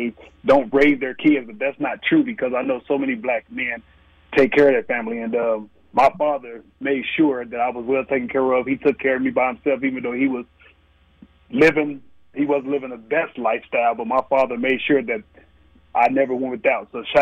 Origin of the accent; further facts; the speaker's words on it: Dallas, Texas, United States; also born or lived in Plano; I grew up in Dallas area, Pleasant Grove, and then you know, in Pleasant Grove, getting in trouble. You know, that was a little rough area in Dallas. Then moved to Plano, where it changed my life.